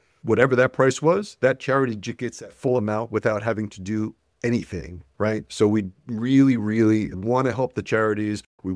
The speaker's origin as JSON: {"language": "English", "country": "United States", "moved": "yes", "lives_now": "United Kingdom", "said": "Number one, because I'm here in the UK. I've been here for 15 years, as you could tell by my subtle accent. I'm from the States."}